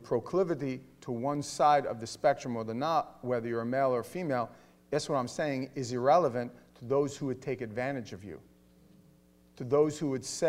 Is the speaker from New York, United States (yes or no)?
yes; Manhattan, New York, United States; But I'm from the city. I'm from Manhattan.